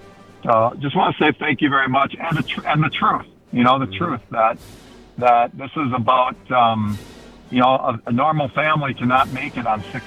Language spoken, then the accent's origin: English; Durand, Wisconsin, United States; now in Los Angeles, United States; I'm originally from Durand, Wisconsin, Sage, and I'll tell you what, years ago, when I went back to my parents, because I live in Los Angeles